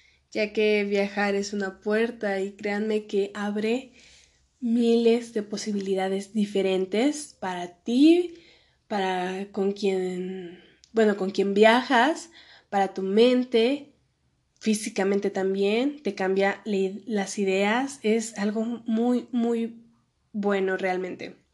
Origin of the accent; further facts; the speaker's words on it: Victoria de Durango, Durango, Mexico; Olvidé decir eso, soy mexicana. Soy de Durango, Victoria de Durango. Es un lugar muy bonito, deberían visitarlo.